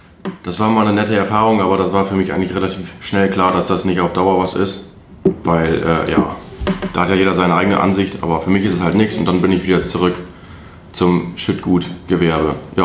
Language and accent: German; Altenberge, North Rhine-Westphalia, Germany; now in Diepholz, Germany; Altenberge, das ist bei Münster im Kreis Steinfurt.